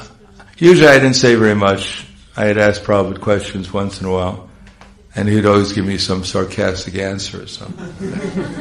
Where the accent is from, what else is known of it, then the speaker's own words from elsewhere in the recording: New York, United States; because I come from New York, and you don't bow down.